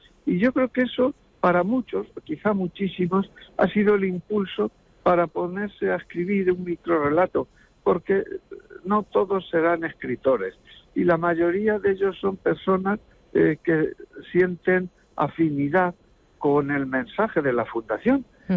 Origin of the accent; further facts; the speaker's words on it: Quero, Castilla-La Mancha, Spain; Y desde Quero, que es mi pueblo